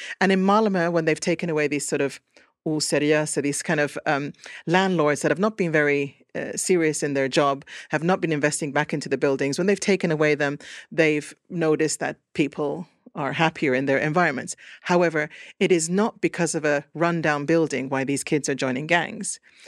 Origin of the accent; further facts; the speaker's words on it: Vantaa, Uusimaa, Finland; I was brought up in Vantaa and Puisto, which was in those days called Vantaa, another suburb, but now it's its own area.